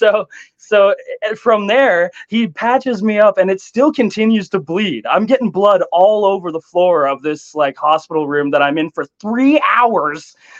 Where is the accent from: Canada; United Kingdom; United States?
Canada; Ontario; I get up to the counter thing and the person asks me, okay, so where are you from? Blah, blah, blah, Ontario. Do you have insurance? Blah, blah, blah. I don't know. Here's my Ontario health card.